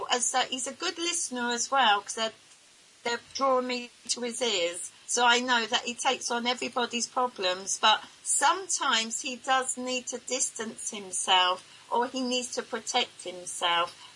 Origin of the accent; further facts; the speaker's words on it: England, United Kingdom; Sometimes I say something and I forget that I'm English